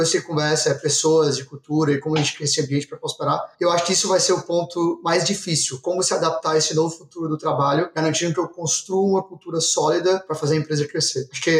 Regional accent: Ceará, Brazil; sou do Ceará, né? Como vocês já devem ter sabendo.

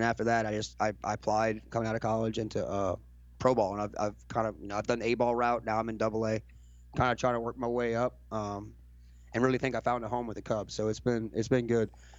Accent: New Orleans, Louisiana, United States; I came up as a bat boy. I'm from New Orleans.

